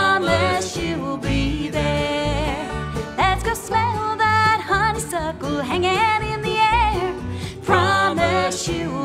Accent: Mississippi, United States; I grew up in Mississippi for several years. I lived there, did most of my growing up in that area.

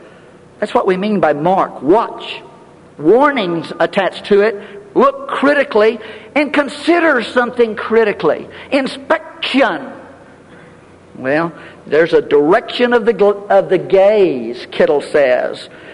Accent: San Marcos, Texas, United States; And I grew up in San Marcos, Texas

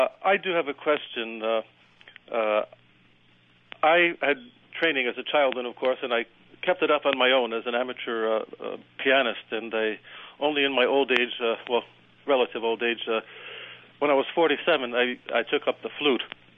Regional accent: United States; born there; Although I'm American-born, I'm a citizen of Ireland. My family came from originally from Ireland.

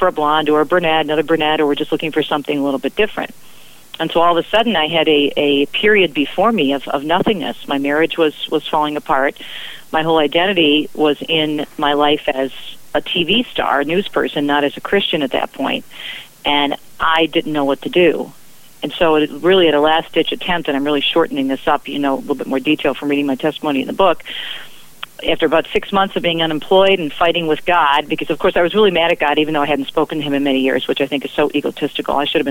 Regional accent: Detroit, Michigan, United States; Graduated in 1981, started working right in my hometown of Detroit, which is unusual.

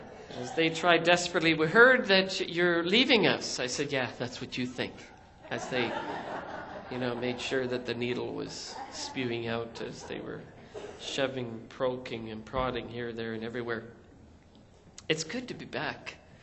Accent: United Kingdom; accent: British; She's laughing at my accent because it's still British.

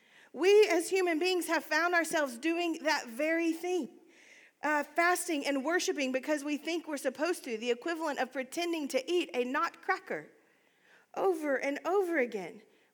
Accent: the South, United States; we're from the South, we're really good at pretending.

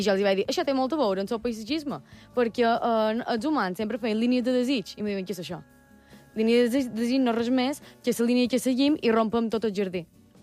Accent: Manacor, Balearic Islands, Spain; De Manacor, crec que se nota.

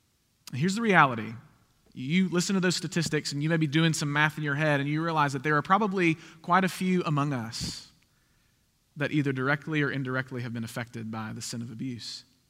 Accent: Wetumpka, Alabama, United States; my hometown's Wetumpka, Alabama, not far from here in Auburn, about an hour away.

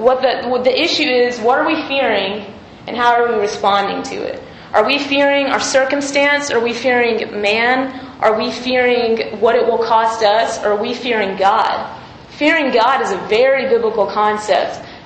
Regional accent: Lubbock, Texas, United States; I say Habakkuk. I'm from Lubbock, so.

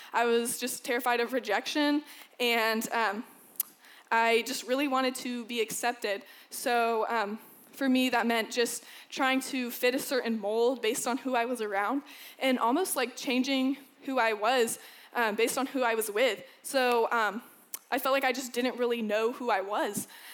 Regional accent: the South, United States; So growing up in the South, it's pretty likely that you're going to find a church on just about every street.

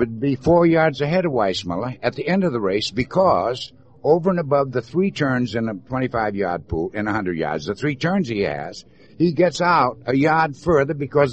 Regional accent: Hawaii, United States; I'm part Hawaiian. I was raised in the Hawaiian Islands. I'm an 8th Hawaiian.

